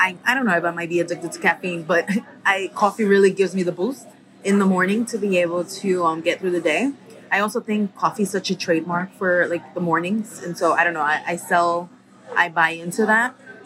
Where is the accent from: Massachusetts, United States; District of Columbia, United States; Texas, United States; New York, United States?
New York, United States; Bronx; I grew up in the Bronx, New York.